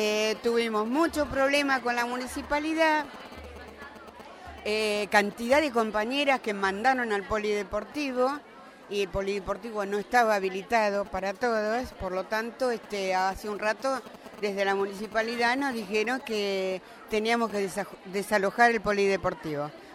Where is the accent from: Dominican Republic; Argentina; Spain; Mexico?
Argentina; Mar del Plata, Buenos Aires Province; soy de Mar del Plata